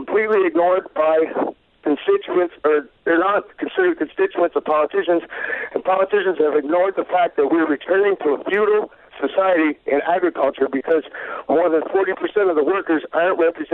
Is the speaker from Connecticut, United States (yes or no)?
no; Vermont, United States; I'm 40 years old, and I've been farming since I was a kid. I grew up in Vermont.